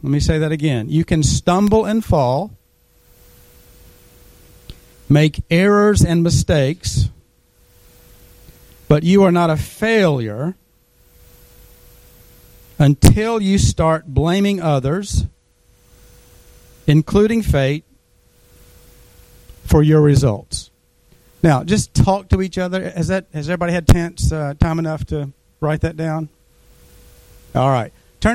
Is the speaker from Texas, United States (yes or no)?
no; North Carolina, United States; I grew up in North Carolina, and that is big college basketball area.